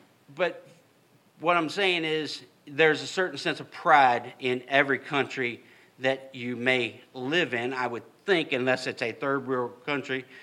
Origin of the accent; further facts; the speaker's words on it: United States; I am thankful to God that I am an American. I am thankful that He allowed me to be born in a country where we have such freedoms as we have.